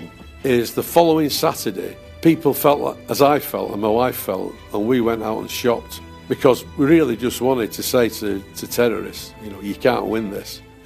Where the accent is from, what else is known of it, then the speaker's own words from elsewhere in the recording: Manchester, North West England, United Kingdom; I've always been really proud of being a Mancunian. I love Manchester and I'm a proud Mancunian.